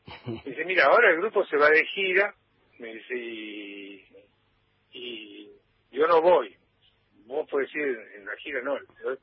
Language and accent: Spanish; Santiago del Estero, Argentina; now in Buenos Aires, Argentina; ellos dicen que yo no soy porteño, que yo soy santiagueño de Buenos Aires.